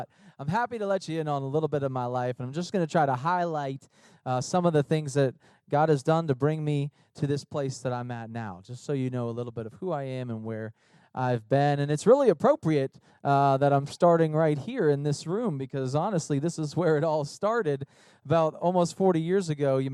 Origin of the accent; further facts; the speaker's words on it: Canonsburg, Pennsylvania, United States; Cecil Alliance Church is where I grew up, because that was much closer to where we lived. I grew up in Canonsburg, Pennsylvania, just outside of there.